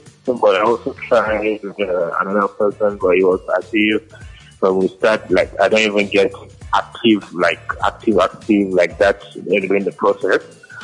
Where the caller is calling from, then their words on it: Abuja, Federal Capital Territory, Nigeria; I'm calling from Abuja.